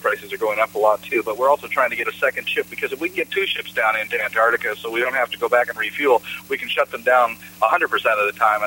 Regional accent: Eastern Canada, Canada; the beavers that got wiped out of my hometown in eastern Canada by trappers.

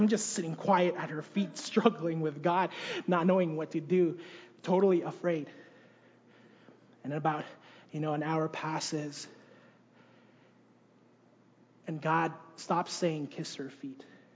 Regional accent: Philippines; we went back to my home country, the Philippines.

